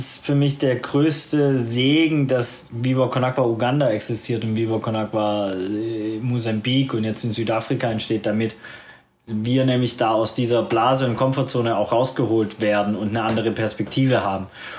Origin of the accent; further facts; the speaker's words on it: Baden-Württemberg, Germany; now in Hamburg, Germany; als ja, Schwabe in St. Pauli sozialisiert